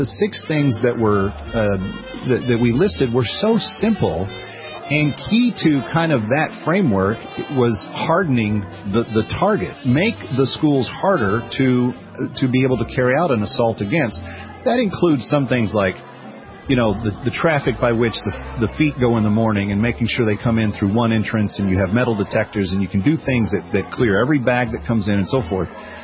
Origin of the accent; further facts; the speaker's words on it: Texas, United States; specifically the shooting in Texas, being that I'm from Texas originally, and we're notoriously famous for our guns